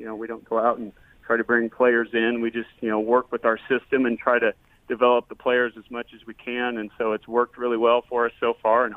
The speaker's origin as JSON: {"language": "English", "region": "Nebraska", "country": "United States", "tie": "born or raised there", "said": "Like I said, I'm originally from Nebraska. I grew up there. I played basketball at the University of Nebraska."}